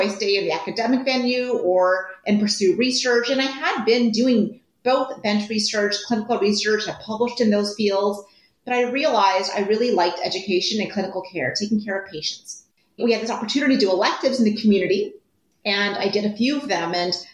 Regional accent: Ontario, Canada; I'm Canadian for your listeners, and I was born in small town Ontario, Canada. And I'm the eldest of three children.

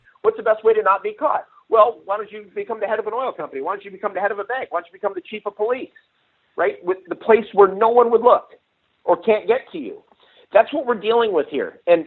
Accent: United States; I grew up on the Missouri River. We used to jump into the Missouri River when I was a kid with life preservers on, float down the river for 2 miles in the middle of the night

